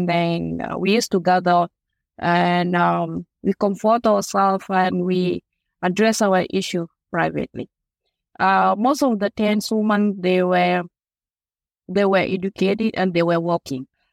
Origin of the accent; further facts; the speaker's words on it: South Sudan; English is a second language; I'm from South Sudan.